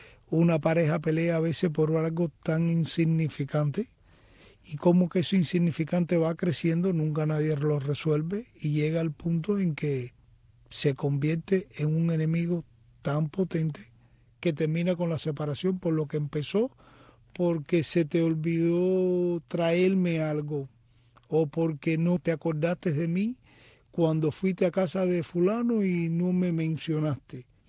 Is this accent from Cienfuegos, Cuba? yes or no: no; Havana, Cuba; now in Miami, United States; yo soy originalmente de Palatino, la ciudad deportiva, allí nací, en alrededor del Parque Palatino. Ahí fueron mis primeros años y nada, empecé a estudiar psicología aquí en Miami, no fue en Cuba. En Cuba terminé la secundaria